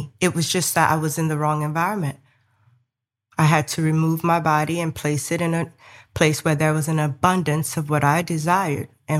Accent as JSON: {"language": "English", "town": "New Orleans", "region": "Louisiana", "country": "United States", "said": "I'm from New Orleans."}